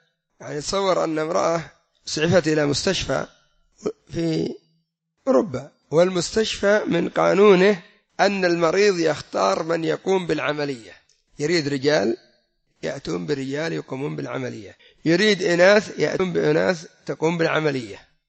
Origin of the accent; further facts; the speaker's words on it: Yemen; أما عندنا في اليمن حدث ولا حرج، المهدوية هذه صارت السلعة